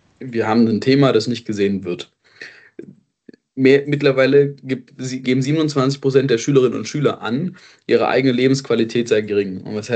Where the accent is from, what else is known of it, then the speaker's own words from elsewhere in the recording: Waiblingen, Baden-Württemberg, Germany; Ich komme aus Waiblingen, das ist Großraum Stuttgart.